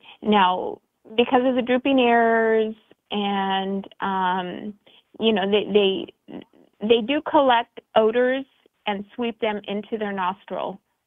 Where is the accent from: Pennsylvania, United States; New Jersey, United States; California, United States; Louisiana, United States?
California, United States; I am from Southern California.